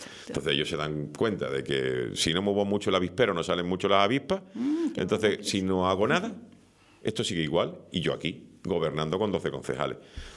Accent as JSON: {"language": "Spanish", "town": "Santa Úrsula", "region": "Canary Islands", "country": "Spain", "said": "yo me llevaría hablando de mi pueblo todo el tiempo que se vive muy bien"}